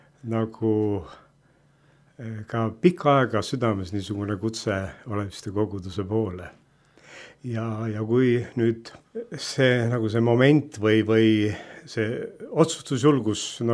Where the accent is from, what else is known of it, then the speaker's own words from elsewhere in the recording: Tallinn, Harju County, Estonia; born there; Ma olen sündinud Tallinnas 45. aastal. Ja minu õnn ja rõõm on olnud see, et ma olen sündinud usklikusse kodusse.